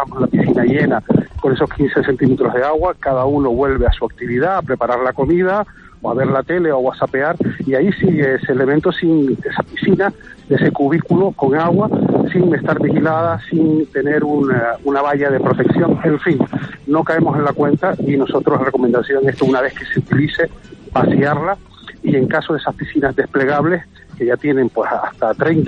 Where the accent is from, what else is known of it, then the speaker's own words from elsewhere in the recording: Canary Islands, Spain; nosotros somos isleños, somos canarios, el mar y nosotros formamos una parte completa